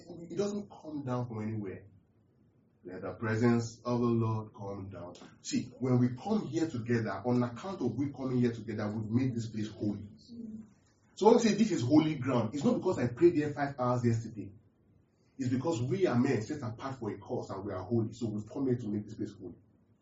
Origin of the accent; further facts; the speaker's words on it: Nigeria; So where I'm from Nigeria, and I don't. The reason why I will use a lot of examples from Nigeria is because I am from Nigeria.